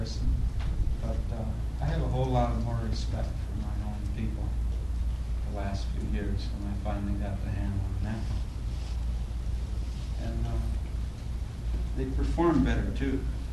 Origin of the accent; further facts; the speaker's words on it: India; And one of the things that I find as an Indian that's very disheartening is that we are only now, I think, as a matter of fact, the last few years, beginning to have any faith in ourselves or each other.